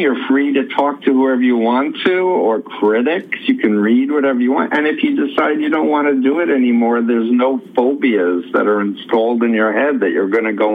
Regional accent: Flushing, New York, United States; So I grew up in Flushing, Queens.

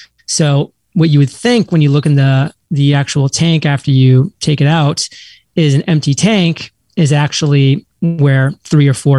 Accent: Maine, United States; So just to set the record straight, I am born and raised in Maine, which is part of New England.

